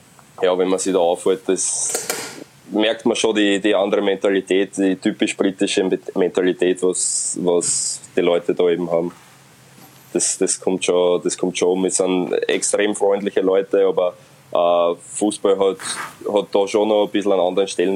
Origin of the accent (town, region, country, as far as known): Austria